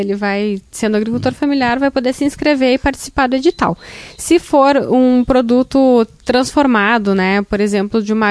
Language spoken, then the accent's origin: Portuguese; Chapada, Brazil; Sou natural de Chapada.